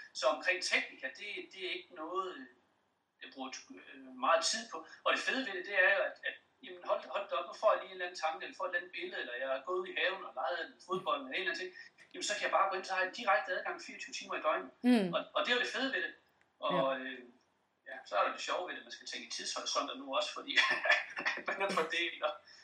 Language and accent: Danish; West Jutland, Denmark; born there; selvom jeg er født langt ude i Vestjylland